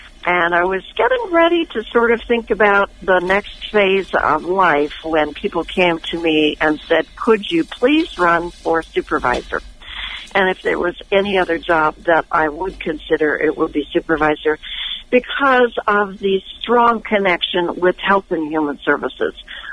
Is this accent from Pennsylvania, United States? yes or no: yes; Pennsylvania, United States; now in Sonoma County, United States; my husband was transferred to HP here in Sonoma County, and it's been a love affair ever since. We grew up in Pennsylvania.